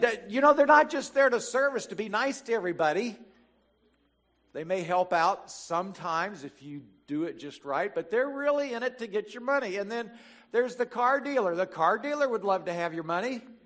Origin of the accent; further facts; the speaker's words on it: Calhoun, Georgia, United States; This is in my hometown of Calhoun, Georgia.